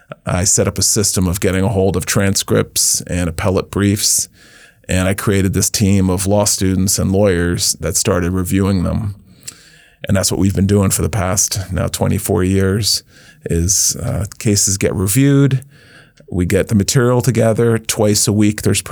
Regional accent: East Coast, United States; also born or lived in Bronx, New York; So I was born in the Bronx, New York. In the 60s, my mother was a British school teacher. My dad was an Australian tennis player. And I lived all over the East Coast growing up.

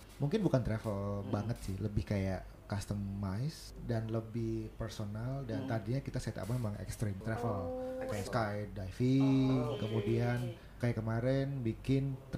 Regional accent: Cilacap, Central Java, Indonesia; now in Jakarta, Indonesia; Nah, karena di Jakarta saya nulisnya tetap pakai K gitu. Kan saya dari Cilacap ya.

